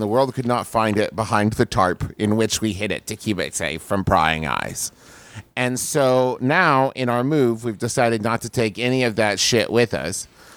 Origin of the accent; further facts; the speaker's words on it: United States; I'm an American, Justin. I want money for my goods and services.